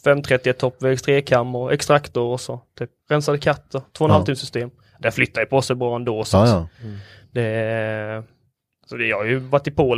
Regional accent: Halmstad, Halland County, Sweden; från Halmstad.

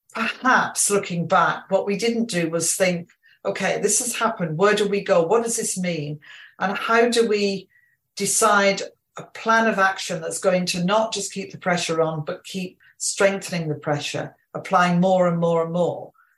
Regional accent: United Kingdom; I say we. I'm conscious I say it as a Brit, but I am a European.

